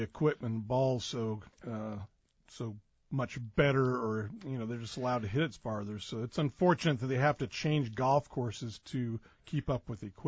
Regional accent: Lake Havasu City, Arizona, United States; Yeah, I grew up in Lake Havasu.

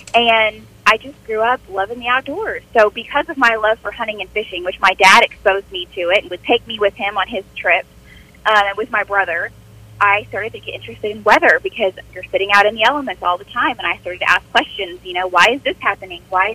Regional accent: Kiefer, Oklahoma, United States; But I am from Keeper, Oklahoma, so that's up in Creek County. And I grew up there. I graduated with 21. I actually grew up on property 160 acres out in Slick America.

